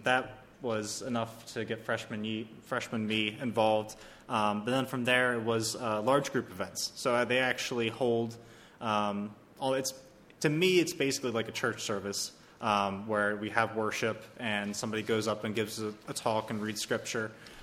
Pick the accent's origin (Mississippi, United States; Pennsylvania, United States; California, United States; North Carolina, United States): Pennsylvania, United States; Dover; I'm from Dover, Pennsylvania, which is kind of to the west side of York.